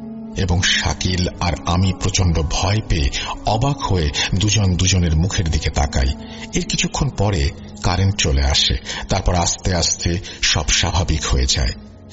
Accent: Shailkupa, Khulna Division, Bangladesh; also born or lived in Dhaka; আমাদের গ্রামের বাসা ঝিনাইদহ জেলার শৈলকুপা পৌরসভার কাজীপাড়া গ্রামে। সময়টা 2006-07 সালের দিকে, তখন আমরা পরিবার সহ ঢাকাতে থাকতাম।

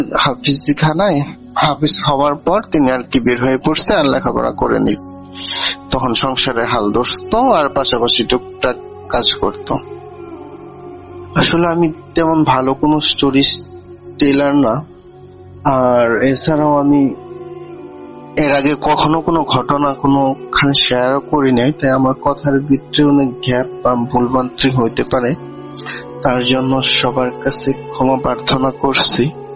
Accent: Jamalpur, Mymensingh Division, Bangladesh; now in Malaysia; আমি বর্তমানে আছি মালয়েশিয়াতে। … আমার গ্রামের বাড়ি হলো জামালপুরের।

